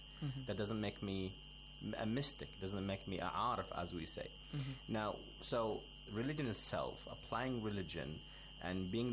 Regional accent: Australia; I'm from Australia, but originally my parents are Arabs, so alhamdulillah, I got the blood in me.

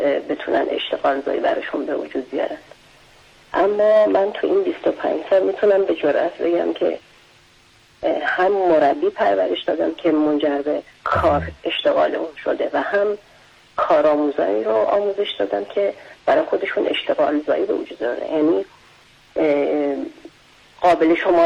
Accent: Iran; خب من به عنوان یک ایرانی فرق میکنه اهل کجای ایران باشم یا با چه گویشی صحبت بکنم

